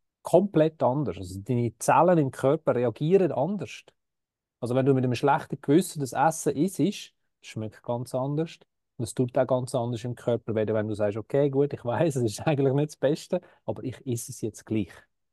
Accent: Switzerland; Wenn ich jetzt wieder als Schweizer rede, oder?

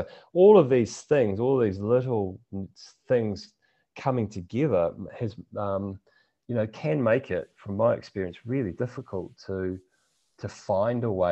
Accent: New Zealand; as a Kiwi male, you know, it almost wasn't actually appropriate to come out and say, I'm angry, I'm sad, or I'm happy.

